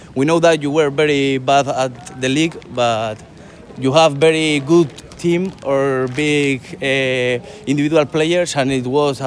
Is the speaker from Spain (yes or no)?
yes; Bilbao, Basque Country, Spain; English is a second language; I'm from Bilbao.